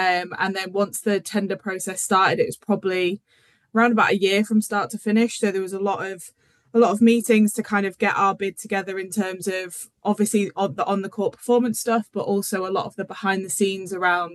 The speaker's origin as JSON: {"language": "English", "town": "Darlington", "region": "North East England", "country": "United Kingdom", "said": "So I'm from Darlington originally, so the northeast isn't a stranger to me."}